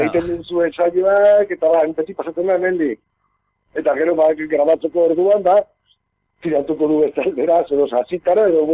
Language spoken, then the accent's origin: Basque; Irun, Basque Country, Spain; born there; erdi Nafarra nahi, irune sortu nintzen, beti ezazen ziaten etxean, gubiela kostaldeko Nafarrak. Baina ni ez dut euskaraz ikasi bertan